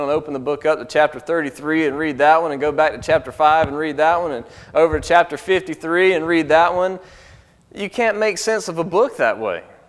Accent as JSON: {"language": "English", "region": "Alabama", "country": "United States", "tie": "born or raised there", "said": "I kind of grew up that way. I grew up in there in Alabama, and where my house was completely surrounded by family land."}